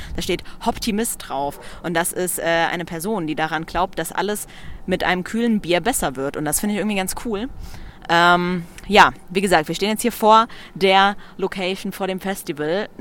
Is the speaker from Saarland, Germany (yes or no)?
yes; Saarland, Germany; des ersten Redener Bierfestivals bei uns im Saarland.